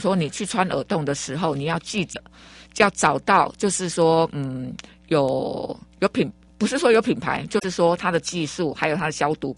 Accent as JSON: {"language": "Chinese", "town": "Xinying", "region": "Tainan", "country": "Taiwan", "said": "因为我是新营人、哦、我妈妈当时生我们的是在新营的一个州妇产科、"}